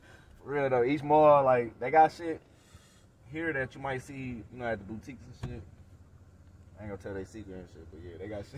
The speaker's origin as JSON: {"language": "English", "town": "Detroit", "region": "Michigan", "country": "United States", "tie": "born or raised there", "said": "Yeah, in a way, because, you know, we always watching out. That's how we got to be here in our hood."}